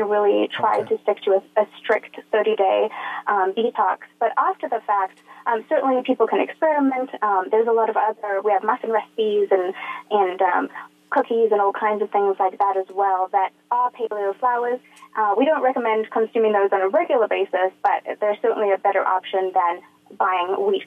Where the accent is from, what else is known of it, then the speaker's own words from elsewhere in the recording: South Africa; moved away; I'm a South African expat, this is a South African favorite back home